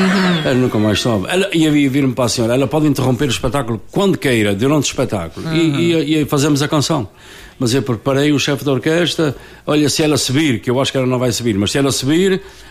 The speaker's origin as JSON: {"language": "Portuguese", "country": "Portugal", "moved": "yes", "said": "saímos de Portugal, depois de um certo tempo, criamos uma saudade"}